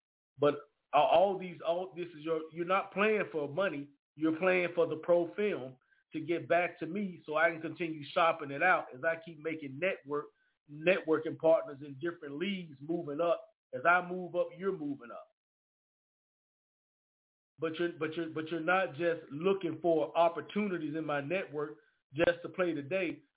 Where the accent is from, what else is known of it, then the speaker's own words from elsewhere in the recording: Monroe, Louisiana, United States; he's actually from my hometown, Monroe, Louisiana, went to my rival high school, Neville High School.